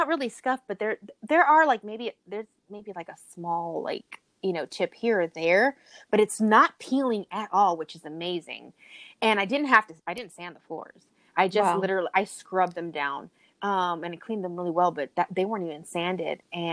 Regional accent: Puerto Rico; Maybe it's because I'm from Puerto Rico.

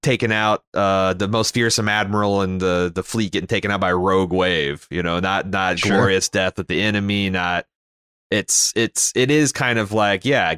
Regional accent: Canada

